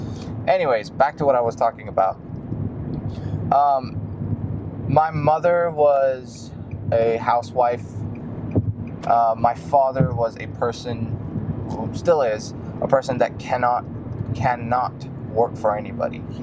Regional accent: Iran; moved away; I'm half Indian and I'm half Persian. I came from Iran a couple years ago. I came here in 2015.

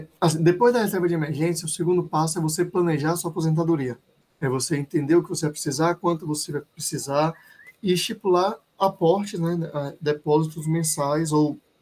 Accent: Brazil; nós, enquanto brasileiros, temos um pouco de dificuldade

